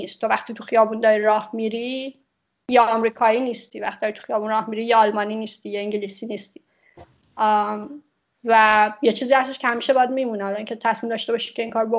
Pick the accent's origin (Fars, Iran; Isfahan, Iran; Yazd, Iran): Fars, Iran; Shiraz; کلن به عنوان یه شیرازی مجبورم